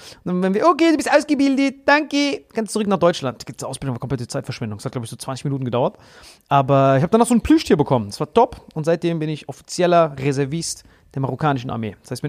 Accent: Switzerland; Ich bin Schweizer.

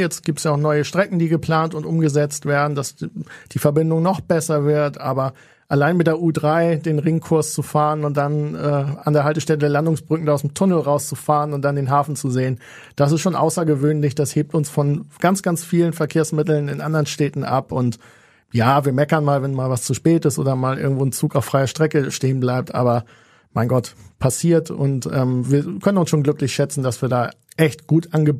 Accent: Hamburg, Germany; so sind wir Hamburger.

